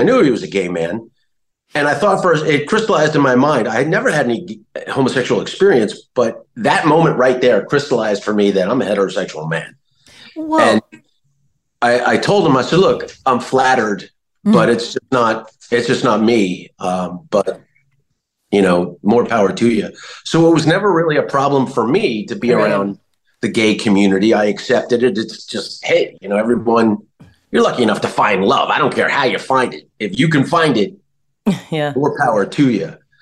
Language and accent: English; New Jersey, United States; I mean, I grew up in New Jersey, going into New York City every day auditioning.